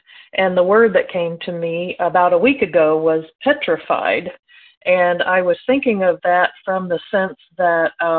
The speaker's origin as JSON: {"language": "English", "region": "Indiana", "country": "United States", "said": "I am from Indiana."}